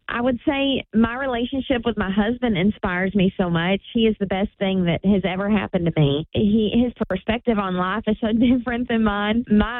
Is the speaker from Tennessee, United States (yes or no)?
yes; Tennessee, United States; I grew up in East Tennessee, and so my music has a little touch of Appalachian to it